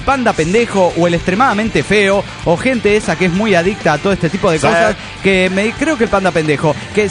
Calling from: Toluca, State of Mexico, Mexico; de Toluca, México.

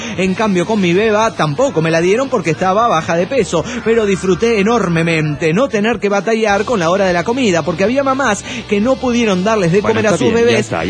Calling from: Chilpancingo, Guerrero, Mexico; de Chilpancingo, México.

